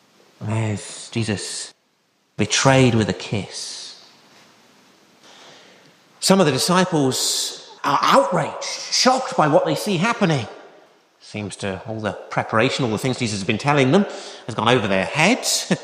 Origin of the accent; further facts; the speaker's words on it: United Kingdom; We're British, we don't tend to do that.